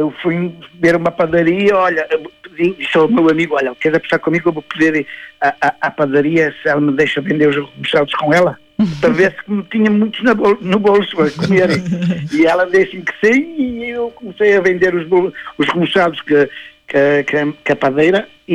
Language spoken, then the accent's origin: Portuguese; Fafe, Braga, Portugal; Eu sou de Faf, a terra mais bonita de Portugal.